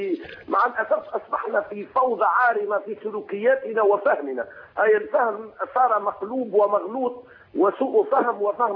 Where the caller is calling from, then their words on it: Tunisia; من تونس يا أخي.